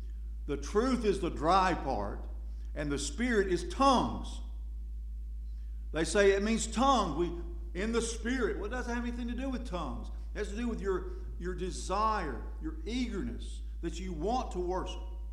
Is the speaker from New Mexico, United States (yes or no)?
no; Tryon, North Carolina, United States; I grew up in Tryon, North Carolina, and I lived all my life, I've told you this before, in view of Warrior Mountain.